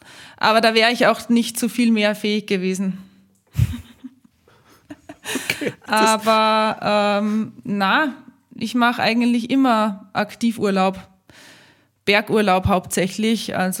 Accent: Austria; eine Skitour, die bei uns in Österreich ist

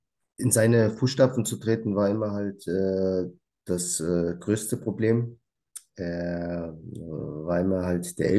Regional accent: Germany; ehemaliger Fußballprofi, bin Deutsch-Marokkaner, das heißt hier in Deutschland aufgewachsen und mein Herkunftsland ist Marokko.

